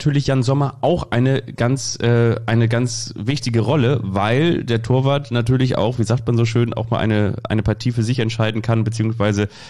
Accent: Kiel, Schleswig-Holstein, Germany; In Kiel, da wo ich aufgewachsen bin

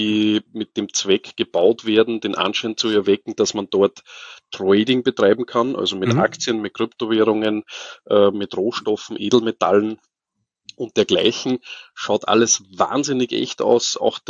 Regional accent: Austria; Also ja, ich bin Österreicher, wie man unschwer erkennt. … ich bin 40

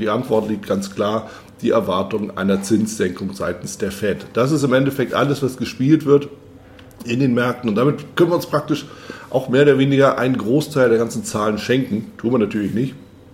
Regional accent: Northern Germany, Germany; für mich als Norddeutscher

